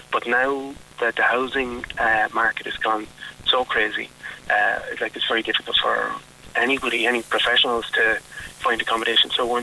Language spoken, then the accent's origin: English; Newbridge, Leinster, Ireland; I don't cover Newbridge, and I was from Newbridge, all right.